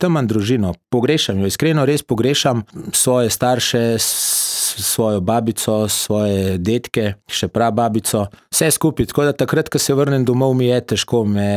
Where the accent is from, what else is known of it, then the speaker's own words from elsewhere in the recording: Podbrezje, Upper Carniola, Slovenia; now in Postojna, Slovenia; Jaz sem rojen v Kranju, natančnejše iz Podbrezi, to je v bistvu 10 kilometrov vas stran iz Kranja. Lepa vas, malo zdaj pogrešam, takrat sem bil še dokaj mlad, ker sem prišel v Postojno.